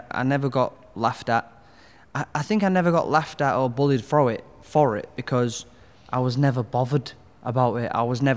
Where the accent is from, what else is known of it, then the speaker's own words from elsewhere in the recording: Hull, Yorkshire and the Humber, United Kingdom; Yeah, so I grew up in Hull in West Hull. And just, you know, your average family. I think there was four of us living in a three-bedroomed house.